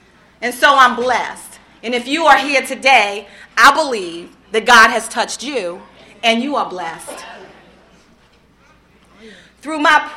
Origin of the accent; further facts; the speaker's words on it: Newark, New Jersey, United States; I'm from Newark, New Jersey. Love Prince Street Projects. They're not there anymore.